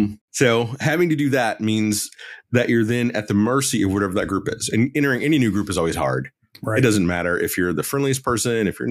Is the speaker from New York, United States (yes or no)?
no; Alabama, United States; And growing up in Alabama, I also went to college in Auburn.